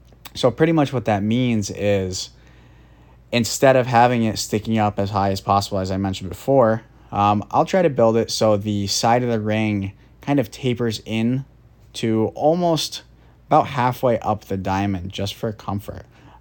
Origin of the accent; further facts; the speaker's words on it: Ithaca, New York, United States; I grew up in Ithaca, and my passion was always hockey. After graduating from Ithaca High School in 2013